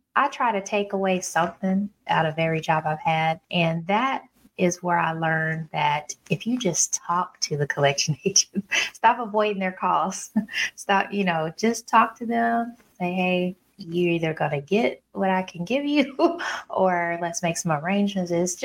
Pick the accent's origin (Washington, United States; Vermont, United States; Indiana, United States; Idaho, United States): Indiana, United States; You know, I'm from Indiana, and even though people think I am from the South because of the way I talk